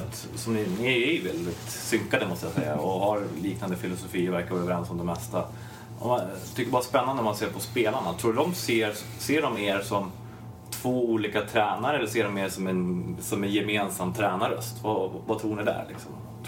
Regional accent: Stockholm, Stockholm County, Sweden; Jag kommer från Stockholm, det är inte så stort.

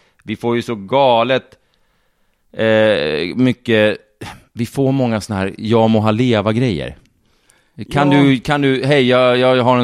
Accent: Norrtälje, Stockholm County, Sweden; Men jag kommer ifrån Norrtälje. Och där har man ju svårt att säga äh. Jag får ju anstränga mig för att säga äh. Så jag säger gärna e.

